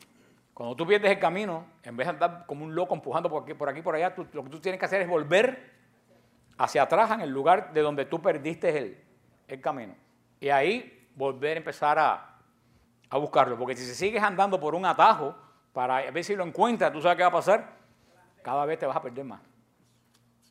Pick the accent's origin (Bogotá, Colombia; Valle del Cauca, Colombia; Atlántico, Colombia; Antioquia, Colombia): Atlántico, Colombia; Barranquilla; soy de Colombia, soy de Barranquilla